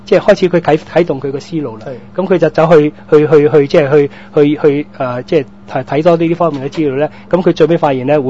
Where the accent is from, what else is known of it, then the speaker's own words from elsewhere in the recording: Hong Kong; 如果我香港人有機會去成日都去歐洲旅行啦，